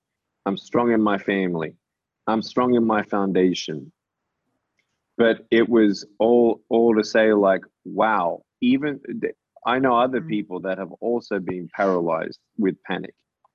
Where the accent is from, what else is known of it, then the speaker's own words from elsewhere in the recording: Australia; born there; when I was born in Australia.